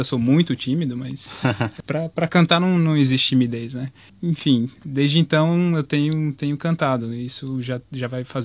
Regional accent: Bahia, Brazil; mas eu sou baiano, né?

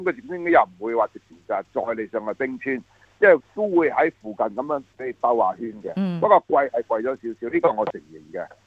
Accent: Sydney, New South Wales, Australia; 或者我哋澳洲人 雪梨人

